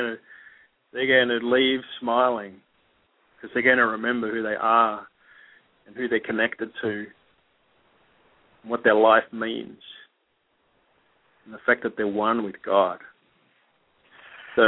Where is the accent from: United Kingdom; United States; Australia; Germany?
Australia; accent: Australian; And, you know, I come with my own accent. I've got an Aussie accent, as you can tell, and it doesn't matter.